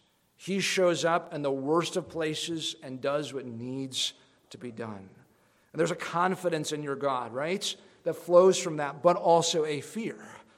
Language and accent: English; Minnesota, United States; I'm from Minnesota. Maybe that's how we are with judgments.